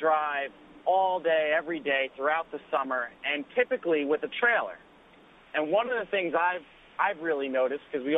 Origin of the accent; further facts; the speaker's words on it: Northport, New York, United States; I'm actually from Northport, New York.